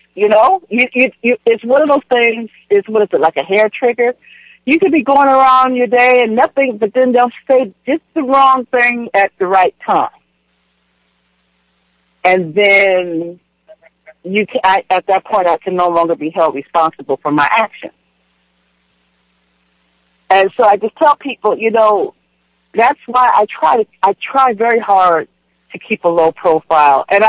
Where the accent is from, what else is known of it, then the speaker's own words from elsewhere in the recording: California, United States; And I realized, because I'm from California.